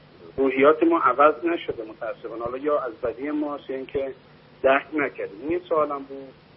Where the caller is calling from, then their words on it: Tehran, Tehran Province, Iran; از تهران هستم.